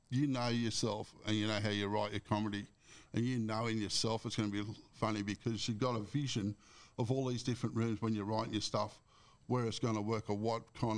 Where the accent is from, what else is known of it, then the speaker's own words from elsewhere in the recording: Richmond, Australia; and that's my hometown of Richmond, right, where I grew up, went to school and all that.